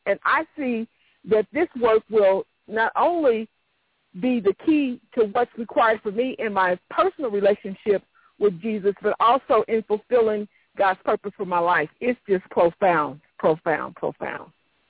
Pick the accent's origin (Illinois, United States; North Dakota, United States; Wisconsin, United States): Illinois, United States; Chicago; from Chicago.